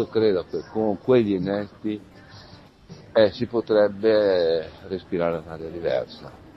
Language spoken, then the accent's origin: Italian; Liguria, Italy; sarà che sono un ligure atipico